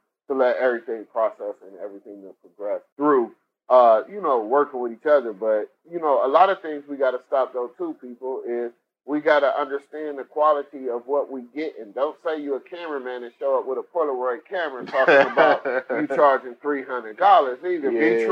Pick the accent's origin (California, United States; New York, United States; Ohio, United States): Ohio, United States; Cleveland; Like, if you go to my hometown, Cleveland, you got barbecue spot restaurant all over the place.